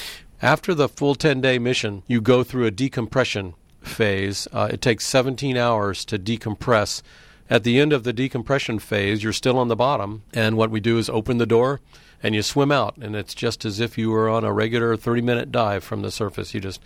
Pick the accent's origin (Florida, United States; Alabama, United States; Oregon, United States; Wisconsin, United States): Florida, United States; I grew up in the Florida Keys.